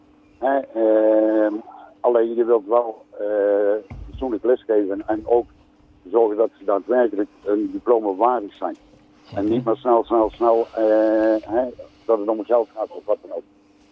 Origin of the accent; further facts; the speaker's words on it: Netherlands; Dus dan moet je ook alert zijn, denk ik, als gewoon Nederlander.